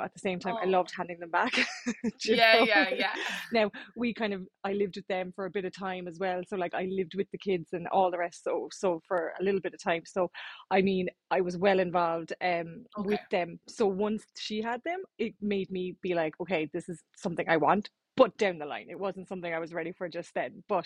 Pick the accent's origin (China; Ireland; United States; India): Ireland; Cork, Munster; I am from Cork, living in Cork. I am 34 years of age and I have just the two twin boys.